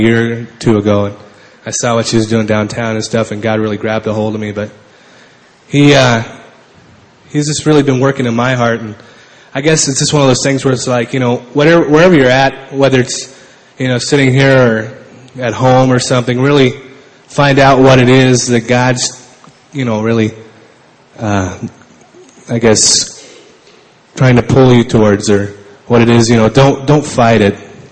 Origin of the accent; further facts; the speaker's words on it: Washington, United States; I'm from Washington State.